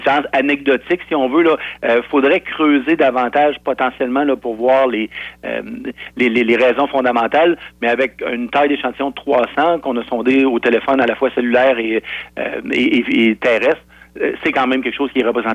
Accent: Quebec City, Quebec, Canada; C'est le cas à Québec. Moi, je suis de Québec.

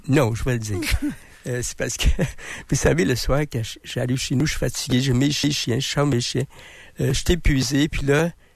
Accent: Trois-Rivières, Quebec, Canada; je vais être missionnaire chez nous, à Trois-Rivières.

